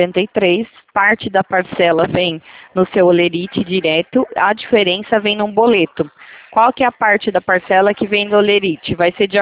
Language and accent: Portuguese; Itatiba, São Paulo, Brazil; Eu sou de Itatiba, São Paulo.